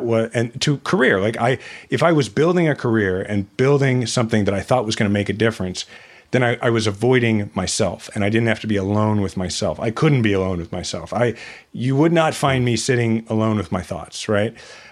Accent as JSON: {"language": "English", "town": "Kansas City", "country": "United States", "tie": "born or raised there", "said": "I was going to become mayor of my hometown that I love. My kids are sixth generation Kansas Cityans."}